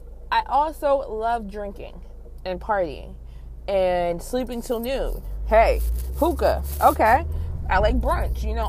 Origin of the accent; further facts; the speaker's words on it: New Jersey, United States; now in Baltimore, United States; I am 27, soon to be 28, originally from New Jersey. My accent sucks, so this is what you're going to get. I currently live in the Baltimore, Maryland area.